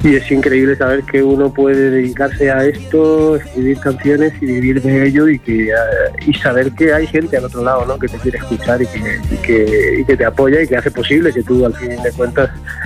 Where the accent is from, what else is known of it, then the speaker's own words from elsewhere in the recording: Region of Murcia, Spain; Pues sí, la verdad que los murcianos al final tenemos ahí nuestro acento bastante marcado.